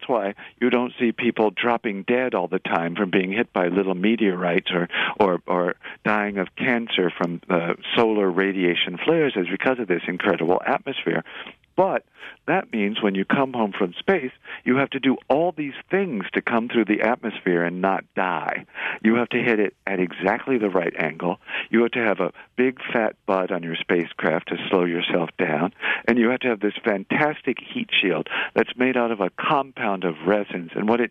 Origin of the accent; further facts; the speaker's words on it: Houston, Texas, United States; But also, I grew up in Houston, and the house I grew up in was the subject of an astronaut scandal.